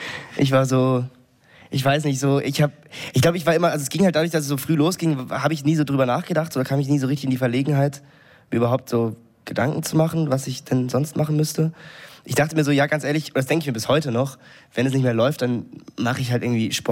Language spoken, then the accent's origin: German; Berlin, Germany; Ich bin aus Berlin und ich habe wirklich, also das klingt jetzt auch gemein, aber in Berlin ist es nicht so schwer, Lehrer zu werden.